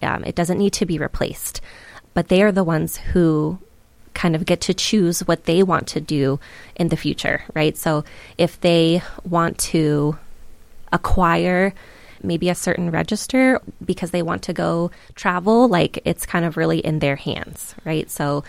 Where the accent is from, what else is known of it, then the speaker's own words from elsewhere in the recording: Ohio, United States; I'm originally from Ohio, and so it wasn't until I got to the border that I realized there was this difference and this distinction.